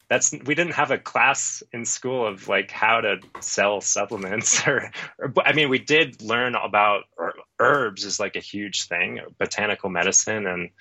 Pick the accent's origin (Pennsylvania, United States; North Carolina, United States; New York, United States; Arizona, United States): Arizona, United States; Phoenix; now in Colorado, United States; Luckily in Colorado, we've got a bunch of cold rivers and I grew up in Phoenix where the cold water in the summer was like 80 degrees or something.